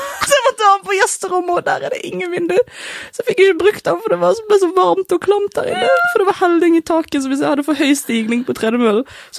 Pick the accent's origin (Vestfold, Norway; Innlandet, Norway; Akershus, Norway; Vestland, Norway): Vestland, Norway; Bergen; sånn ekte 12 minutter der jeg har vokst opp I Bergen